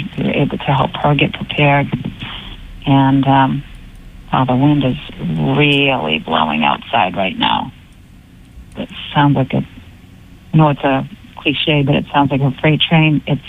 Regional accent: Beverly, Massachusetts, United States; Yes, I'm originally from Beverly, Massachusetts. And when the blizzard of 78 came through, I was living in an apartment in Peabody.

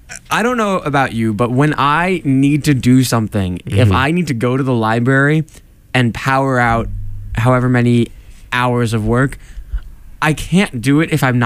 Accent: Virginia, United States; I'm from Northern Virginia.

